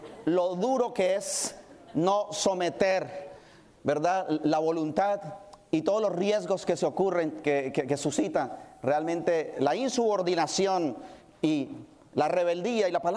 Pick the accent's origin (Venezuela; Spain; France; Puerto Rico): Puerto Rico; como dicen por allá en mi tierra, cerreras e indomables. El otro día me gustaba mucho ir al campo, a la finca con mis padres, con mis tíos a pasar vacaciones y a los que les gustan los caballos, allá en Puerto Rico hay muchos.